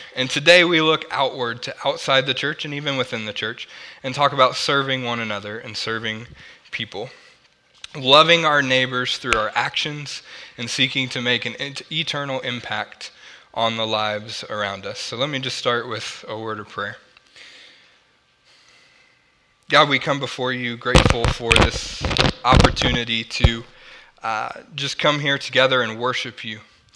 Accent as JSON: {"language": "English", "region": "Oklahoma", "country": "United States", "said": "And remember, I'm from Oklahoma, so Wichita, Kansas was only about 2 hours from us."}